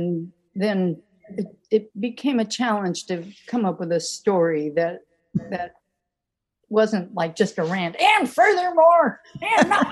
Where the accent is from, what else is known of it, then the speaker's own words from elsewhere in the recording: Chicago, Illinois, United States; the Chicago River, which I had never really paid much attention to as a Chicagoan or as a writer.